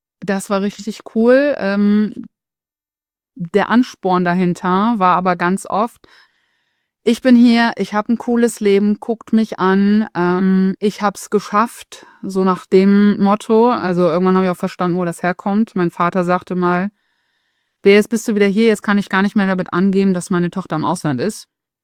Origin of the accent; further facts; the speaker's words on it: Hude, Lower Saxony, Germany; Also ich komme aus Hude, Spaß beiseite.